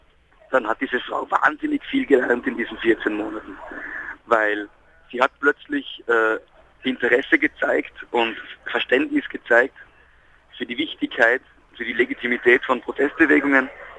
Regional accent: Tyrol, Austria; Ich bin aus Tirol, mhm, und ich bin 3-mal die Woche von Tirol nach Wiener Neustadt gefahren

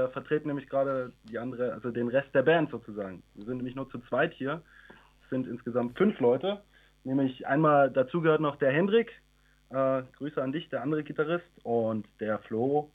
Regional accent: Dresden, Saxony, Germany; Ich komme tatsächlich aus Dresden

